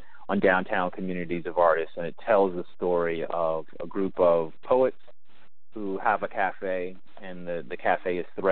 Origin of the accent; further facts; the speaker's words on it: Somerset, New Jersey, United States; and I grew up in Somerset just to the south. And I like to say that I was born twice in New Brunswick. First, at St. Peter's Hospital